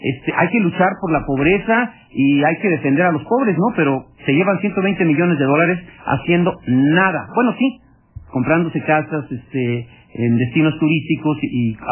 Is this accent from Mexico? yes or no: yes; Mexico; lo que requerimos como mexicanos y como país